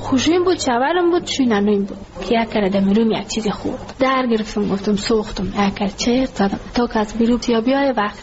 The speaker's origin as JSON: {"language": "Persian", "region": "Ghazni", "country": "Afghanistan", "lives_now": "Kabul, Afghanistan", "said": "ما کابل آمده از غزنی هستم."}